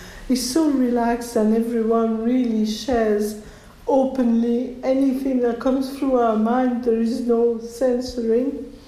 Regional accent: Italy; Because I come from Italy, you know.

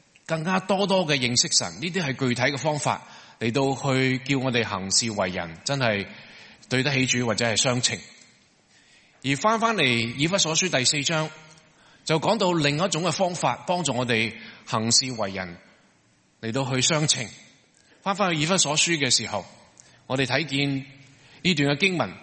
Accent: China; 我想大家都很识啦这个字谦卑，我们中国人我们的教育背景，其实这个字一点都不难解

